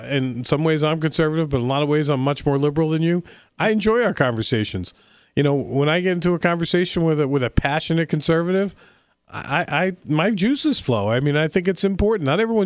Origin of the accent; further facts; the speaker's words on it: United States; I was embarrassed as an American, and not because of the questions that were being asked.